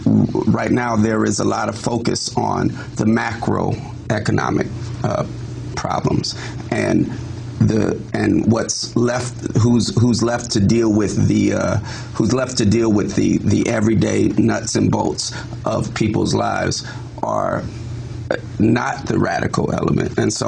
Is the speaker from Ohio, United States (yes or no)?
no; Oakland, California, United States; when I talk to people in Oakland and throughout my time growing up in Oakland